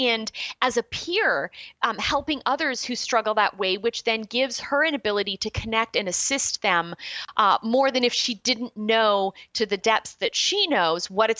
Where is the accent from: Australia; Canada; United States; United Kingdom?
Canada; as a Canadian looking back at my own country